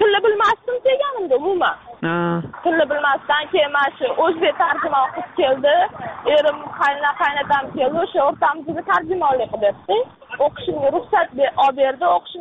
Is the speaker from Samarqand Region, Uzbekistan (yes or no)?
no; Tashkent, Uzbekistan; now in South Korea; Toshkentdanman, Yunusobod tumanidan. Toshkent Yunusobod tumanidan.